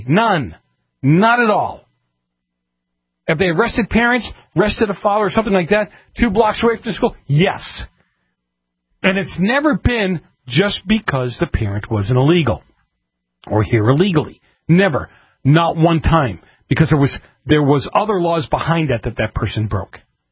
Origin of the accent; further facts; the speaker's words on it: Boston, Massachusetts, United States; I'm from Boston, okay? So cut me some slack, will you?